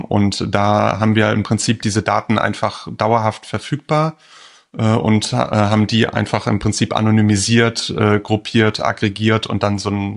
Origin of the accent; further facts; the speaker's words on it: Bonn, North Rhine-Westphalia, Germany; Ich komme aus Bonn